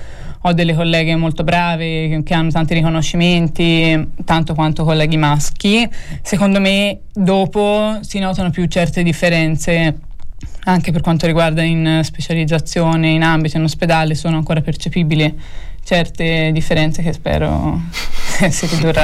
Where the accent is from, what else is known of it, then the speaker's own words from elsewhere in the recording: Florence, Tuscany, Italy; io sono di Noltrarno, sto spesso anche in San Frediano